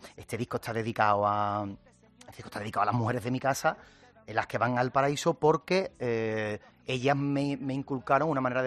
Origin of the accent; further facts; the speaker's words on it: Cádiz, Andalusia, Spain; Yo vengo de Cádiz y nosotros tenemos containers y containers de palabras, de términos, de acentos.